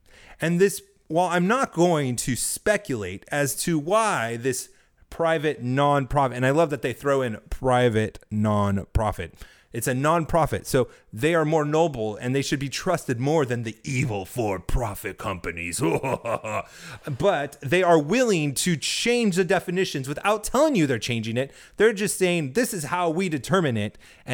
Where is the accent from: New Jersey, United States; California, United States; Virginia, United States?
California, United States; even though I'm from California, live in the South now.